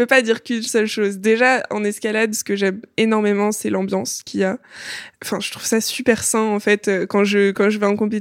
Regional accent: Marseille, Provence-Alpes-Côte d'Azur, France; now in Paris region, France; Je suis née à Marseille et j'ai grandi à Marseille. Et en 2015, on a déménagé pour la région parisienne.

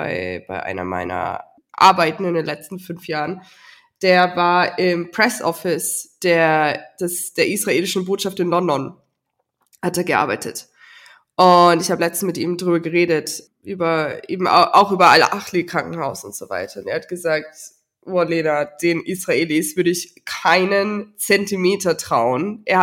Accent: Germany; Also für mich selber als Deutsche, glaube ich, kommt Teil von meiner Desperation irgendwie daher

